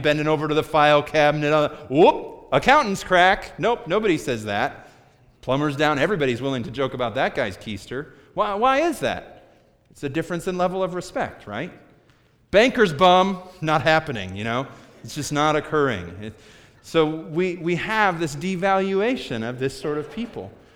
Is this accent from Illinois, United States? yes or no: yes; Chicago, Illinois, United States; Even growing up in Chicago, which is a very blue-collar town